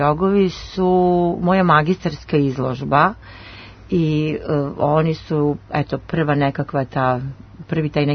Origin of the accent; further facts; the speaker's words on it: Kragujevac, Šumadija and Western Serbia, Serbia; To jeste povratak u moj rodni grad. Ja sam tamo završila gimnaziju i sve što sam do sada radila, ja sam nekako imala potrebu da pokažem Kragujevčanima